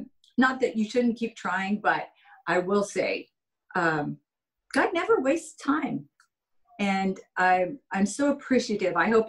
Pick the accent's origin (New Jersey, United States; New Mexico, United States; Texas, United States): New Mexico, United States; also born or lived in Colorado; I grew up in Southern New Mexico. We had a little time up in Colorado, but down where I grew up, there really weren't lines drawn between guys and girls.